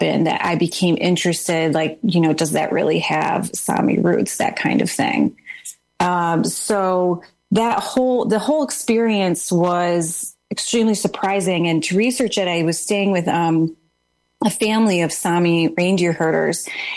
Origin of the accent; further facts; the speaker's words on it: United States; the same kind of Christianity that I grew up in the United States.